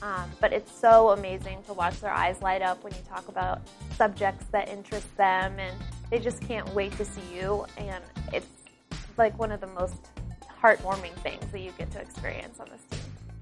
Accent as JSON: {"language": "English", "town": "Littleton", "region": "Colorado", "country": "United States", "said": "I'm from Littleton, Colorado, and this is my rookie season."}